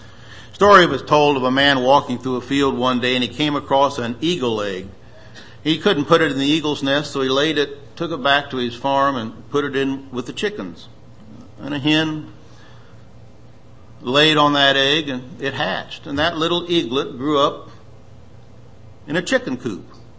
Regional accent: United States; Why I'm an American, I don't know. Why I've been so blessed to have been born in this country, I do not know.

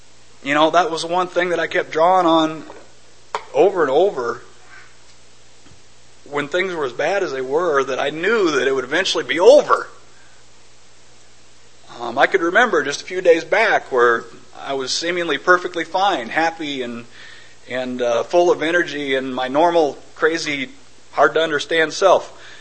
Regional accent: Iowa, United States; I love coming back home. You know, we were gone for almost 20 years. I was always from Iowa.

